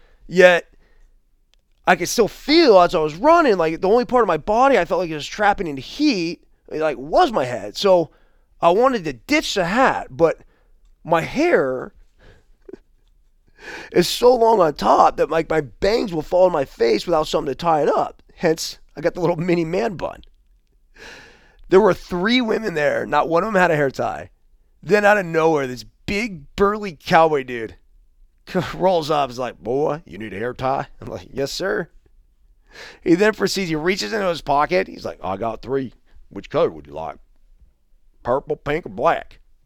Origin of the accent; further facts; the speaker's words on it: Half Moon Bay, California, United States; Now, I grew up surfing in Half Moon Bay, where the ocean water typically hovers in the low 50s.